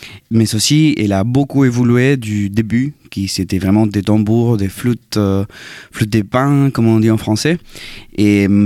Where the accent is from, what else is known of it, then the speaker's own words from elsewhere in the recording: Chile; Oui, tout à fait. Au Chili, la cumbia est l'âge de la guitare électrique.